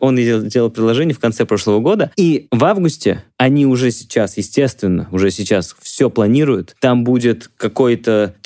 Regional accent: Vladimir, Vladimir Oblast, Russia; В Суздале, ну, поскольку я из Владимира, то все в Суздале катаются.

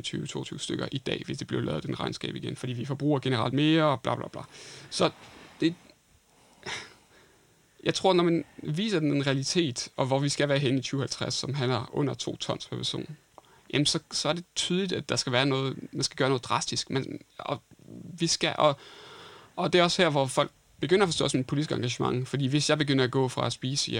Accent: France; Jeg er jo franskmand

